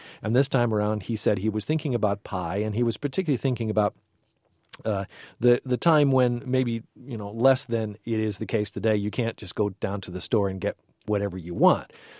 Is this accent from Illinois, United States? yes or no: yes; Chicago, Illinois, United States; No, I grew up in the Chicago area. No, I'm not from Kentucky.